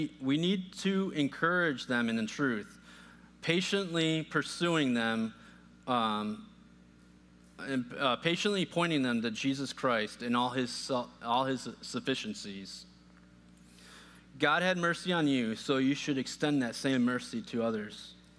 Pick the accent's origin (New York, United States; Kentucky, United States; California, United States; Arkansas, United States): New York, United States; So for example, I grew up Catholic in the Catholic Church in upstate New York.